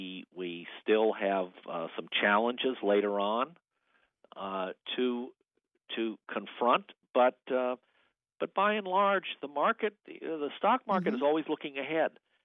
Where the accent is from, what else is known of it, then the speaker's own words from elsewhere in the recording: Washington, District of Columbia, United States; I grew up in Washington, and my father had a distinction